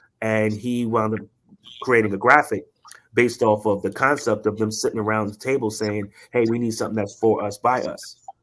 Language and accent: English; Queens, New York, United States; As me growing up in Queens, I lived on the border between Queens and, between Hollis and Farmers.